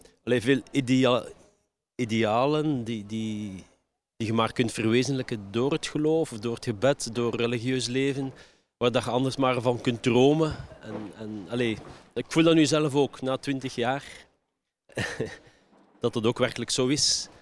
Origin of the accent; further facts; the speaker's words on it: Leuven, Flanders, Belgium; want ik kom uit Leuven.